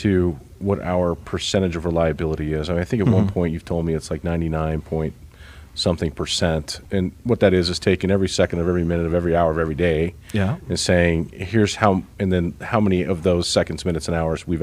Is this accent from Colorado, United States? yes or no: yes; Denver, Colorado, United States; And I mean, growing up in Denver, just reflecting on as a child, I remember we had a closet that had a specific section of candles